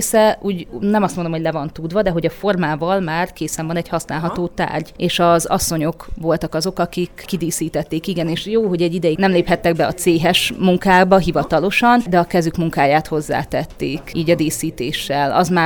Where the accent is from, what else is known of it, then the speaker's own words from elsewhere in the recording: Debrecen, Hajdú-Bihar, Hungary; Debreceni vagyok.